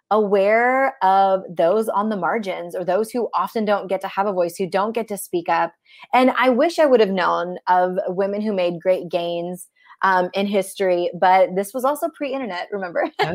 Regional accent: Delhi, India; born there; So I was left on a doorstep in Delhi, India.

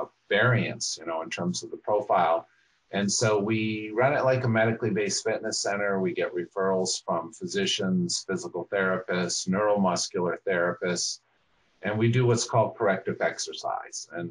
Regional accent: Massachusetts, United States; And I grew up near Boston, Massachusetts.

